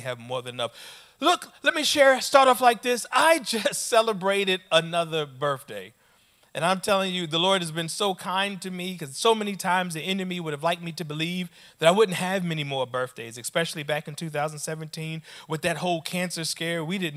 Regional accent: New York, United States; So all of you who think that I'm walking with a limp because I'm a gangster and I'm from New York, nah, actually, I got a little bit of a problem.

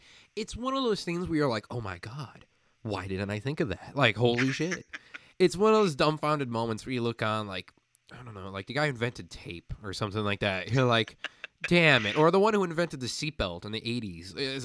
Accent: Illinois, United States; now in Phoenix, United States; I'm in Phoenix, Arizona, but I grew up 16 years, born and raised in Midwestern Illinois here in the States.

